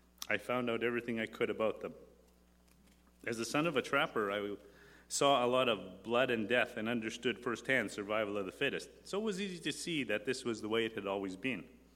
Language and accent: English; Alberta, Canada; I'm a Métis from the Canadian North.